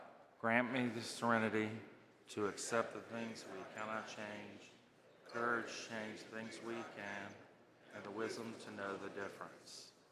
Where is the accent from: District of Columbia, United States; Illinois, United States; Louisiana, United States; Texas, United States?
District of Columbia, United States; Washington; sorry. And I am from Washington, D.C., and will be chairing the meeting.